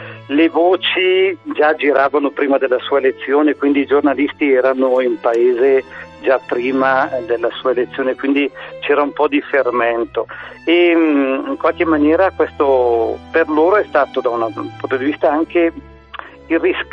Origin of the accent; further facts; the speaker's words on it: Bergamo, Lombardy, Italy; io come bergamasco sono cresciuto con Papa Giovanni